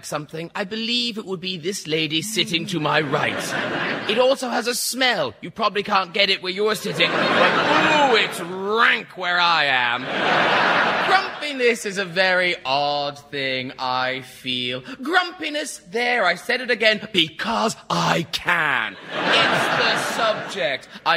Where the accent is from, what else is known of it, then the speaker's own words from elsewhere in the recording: Ireland; But growing up in Ireland in the country, it does.